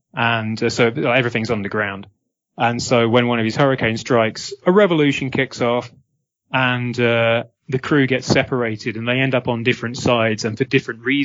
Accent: United Kingdom; I'm British. You might have guessed that from the accent.

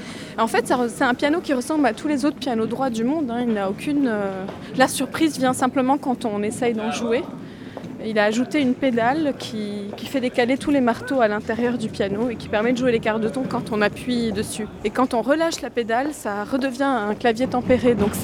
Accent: Lebanon; J'ai grandi au Liban, j'ai été élevée dans deux langues, le français et l'arabe

